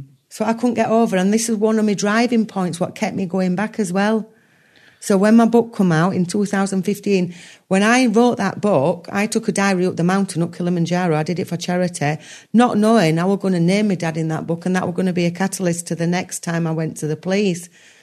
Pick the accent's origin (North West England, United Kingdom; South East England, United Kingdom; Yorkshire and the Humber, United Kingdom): Yorkshire and the Humber, United Kingdom; I'm a Yorkshire lass, I like a bargain.